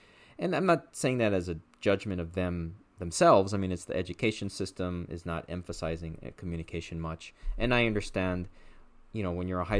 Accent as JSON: {"language": "English", "region": "California", "country": "United States", "tie": "born or raised there", "said": "And I'm currently based in, well, where I grew up in the Los Angeles area. Now I'm in Orange County, but I'm right on the border with LA."}